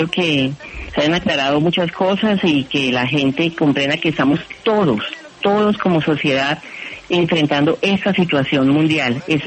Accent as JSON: {"language": "Spanish", "country": "Colombia", "said": "como colombianos estamos haciendo nuestro súper mejor esfuerzo"}